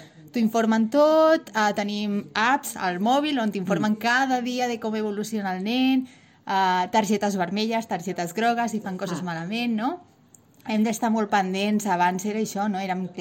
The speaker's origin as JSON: {"language": "Catalan", "town": "Torredembarra", "region": "Catalonia", "country": "Spain", "tie": "born or raised there", "said": "la infermera del centre. Jo sóc de Torredembarra, vaig néixer el 1980. Ara faré 40 anys."}